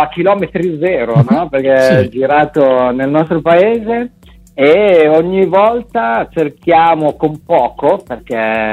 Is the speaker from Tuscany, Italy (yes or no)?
no; Cesenatico, Emilia-Romagna, Italy; Abbiamo scelto questo altro luogo di Cesenatico, del mio paese